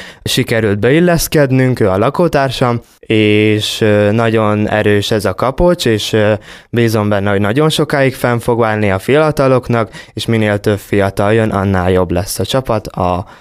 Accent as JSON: {"language": "Hungarian", "town": "Kiskunhalas", "region": "Bács-Kiskun", "country": "Hungary", "tie": "born there", "said": "Hát ugye én Magyarországon születtem Kiskunvalason."}